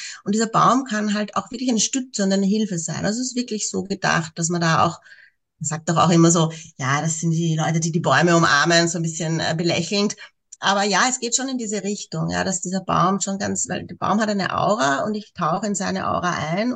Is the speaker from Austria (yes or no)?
yes; Austria; ich bin aus Österreich, bin ja lebe im Süden von Wien und bin Mama von 3 Söhnen, 2 schon erwachsen.